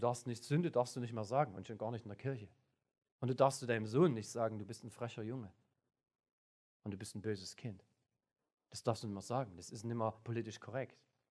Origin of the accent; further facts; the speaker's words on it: Hof, Bavaria, Germany; A72 zurück nach Hof, ja, in meine Heimat.